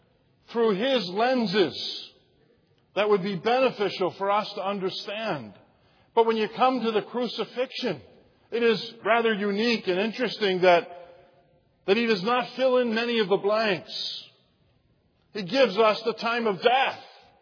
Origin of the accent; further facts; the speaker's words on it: Philadelphia, Pennsylvania, United States; I'm from the Philadelphia metropolitan area, and could you imagine coming up out of Delaware County on 95